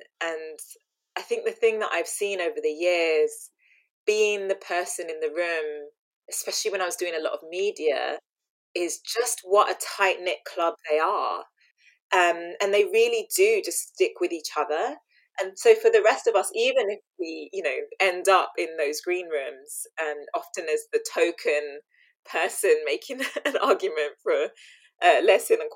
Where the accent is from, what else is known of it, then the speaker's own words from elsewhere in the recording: London, United Kingdom; growing up in East London